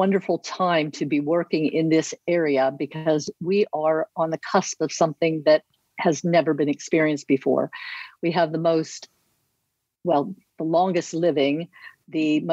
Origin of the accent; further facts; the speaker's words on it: Pennsylvania, United States; moved away as an adult; now in California, United States; So I grew up in Pennsylvania, and after I finished undergrad, I moved to California and in 1977.